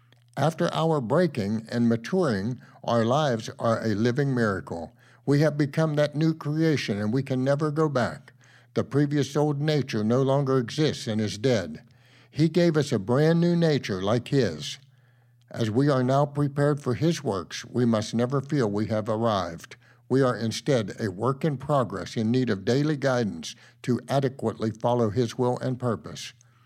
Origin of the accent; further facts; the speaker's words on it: Pennsylvania, United States; moved away; The funeral was located at my hometown in Pennsylvania, a place I moved away from many years before.